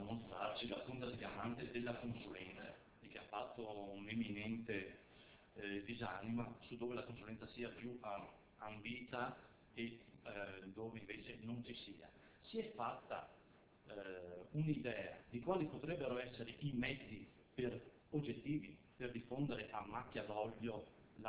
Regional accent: Padua, Veneto, Italy; tra l'altro, vengo dalla tribù di Padova.

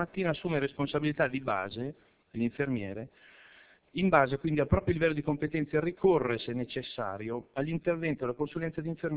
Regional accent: Pavia, Lombardy, Italy; Io vengo da Pavia, quindi Regione Lombardia

